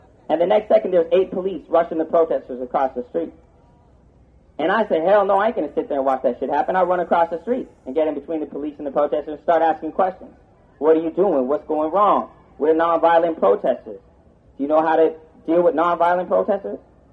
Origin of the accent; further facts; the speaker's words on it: California, United States; now in New York City, United States; why I'm out here in New York City is because it's not just something that's relative to me as a kid growing up in California, whose father's from Spanish Harlem.